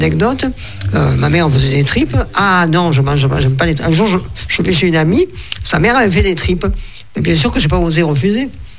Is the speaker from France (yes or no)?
yes; Carpentras, Provence-Alpes-Côte d'Azur, France; born there; moi je suis né à Carpentras. Mon père est né à Carpentras, ma mère est née à Carpentras, mon frère est né à Carpentras, on est tous nés à Carpentras. Mais mes deux grands-mères étaient marseillaises.